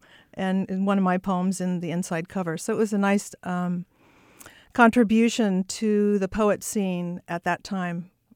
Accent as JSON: {"language": "English", "region": "California", "country": "United States", "lives_now": "Sacramento, United States", "said": "I was actually new to the area. I had gone to UC Davis, graduated from there. I was a transplant from Southern California"}